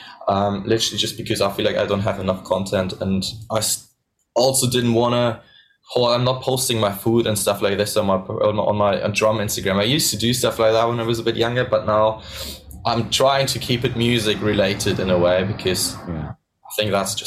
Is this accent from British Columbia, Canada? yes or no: yes; Vancouver, British Columbia, Canada; born there; I was born in Vancouver, yeah, exactly.